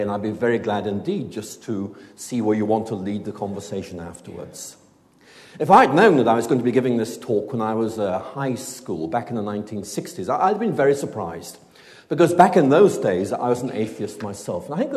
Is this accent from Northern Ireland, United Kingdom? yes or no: yes; Northern Ireland, United Kingdom; I grew up in Northern Ireland. I've lost my accent